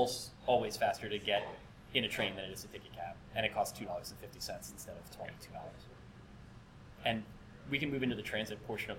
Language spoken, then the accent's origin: English; New Jersey, United States; because I'm from New Jersey, and they're the New Jersey basketball team